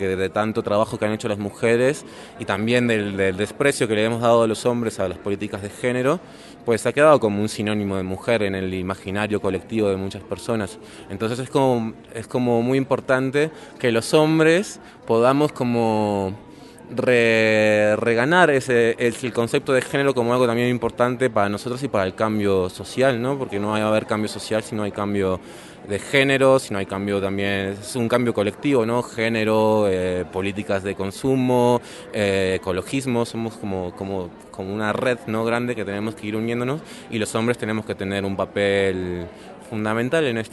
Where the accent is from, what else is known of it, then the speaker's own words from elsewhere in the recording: Uruguay; born there; also born or lived in Spain; Soy nacido en Uruguay, pero he vivido en España.